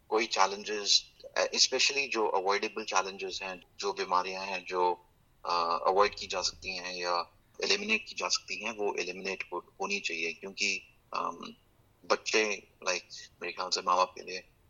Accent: Shimla, Himachal Pradesh, India; now in Australia; Last कोई 15 साल से ऑस्ट्रेलिया में टैक्स में और फाइनेंस में मैं काम कर रहा हूँ। Personally from a family perspective मैं शिमला से हूँ, मेरी वाइफ पालमपुर से हैं और हमारे 4 बच्चे हैं।

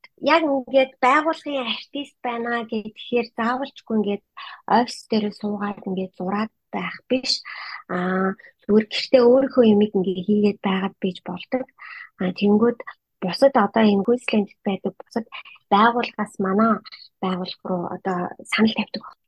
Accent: Ulaanbaatar, Mongolia; Би өөр Улаанбаатар хотод төрөөд Улаанбаатар хотод орсон бахтайргийн охин байгаа. Манай гэрийнхэн бүгдээрээ Скватер аймгийн.

